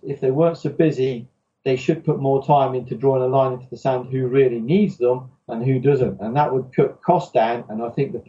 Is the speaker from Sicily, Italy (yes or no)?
yes; Sicily, Italy; moved away; I had a lot of fights because obviously I came from Sicily, but it wasn't really bullying.